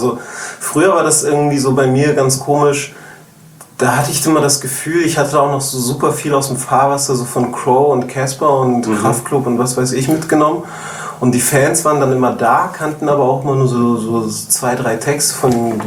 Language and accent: German; Hamburg, Germany; now in Berlin, Germany; Selbst wenn ich in Berlin mittlerweile irgendwie meine Base habe und da wohne und so, aber Hamburg ist einfach meine Heimatstadt